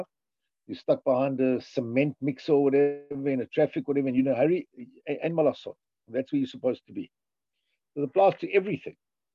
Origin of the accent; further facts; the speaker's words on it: South Africa; now in Israel; I'm a South African. I never typed until I came to Israel. I don't know how to type.